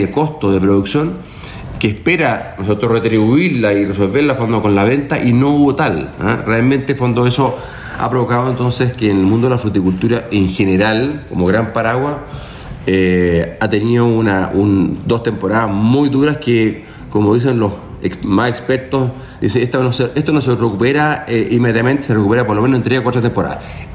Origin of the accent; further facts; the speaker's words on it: Purranque, Los Lagos, Chile; ese maravilloso sur que tanto me gusta, en particular Payaco, de donde soy.